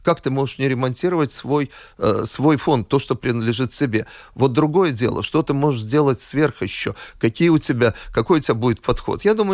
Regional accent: Riga, Latvia; Если мы говорим о моем родном городе Риге

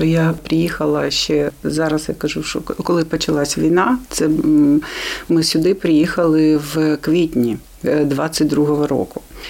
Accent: Kherson, Kherson Oblast, Ukraine; now in Lviv, Ukraine; так як ми з Херсону, в Херсон не можна, зараз це дуже...

